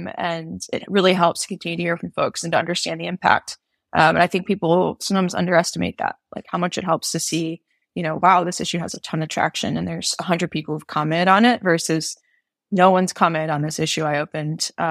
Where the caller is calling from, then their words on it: Seattle, Washington, United States; I'm joining from Seattle, Washington.